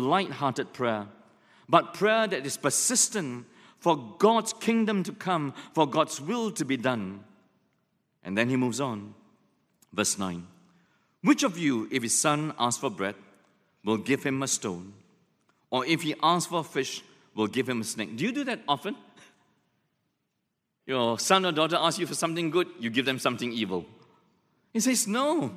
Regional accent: Malaysia; So in the small town that we grew up in Malaysia, it was a shop house, like the Chinatown shop house.

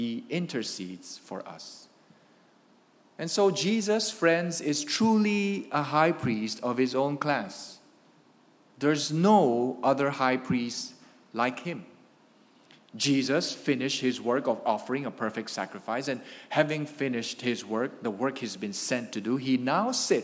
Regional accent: Philippines; So I grew up in the Philippines, and every Holy Week, I witnessed men and women perform penance.

